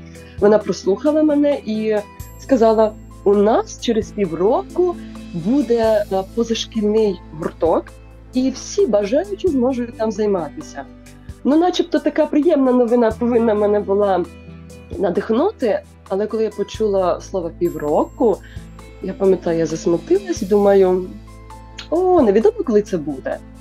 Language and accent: Ukrainian; Konotop, Sumy Oblast, Ukraine; born there; Я сама народилася в місті Конотоп, що на Сумщині. Наразі теж проживаю в місті Конотоп.